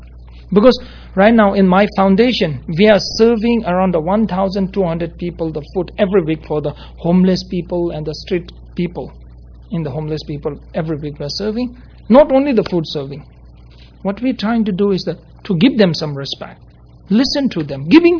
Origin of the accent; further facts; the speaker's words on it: Nepal; born there; English is a second language; I was born in Nepal